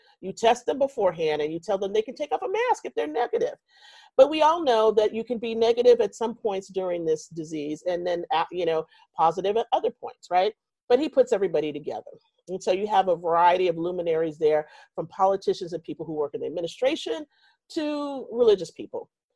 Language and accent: English; Texas, United States; everybody knows I'm from Texas and I'm going to botch it up anyway.